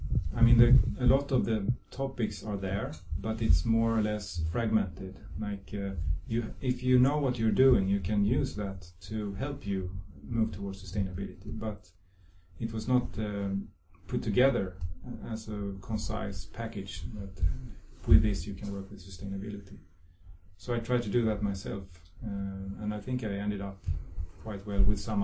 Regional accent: Sweden; About 100 kilometers to the west of here, south of Sweden. Small town near a big lake, nice place to grow up.

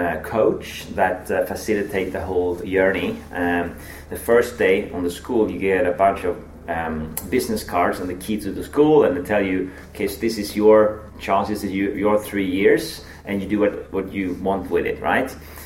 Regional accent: Stockholm, Stockholm County, Sweden; I grew up in Stockholm, just north of Stockholm.

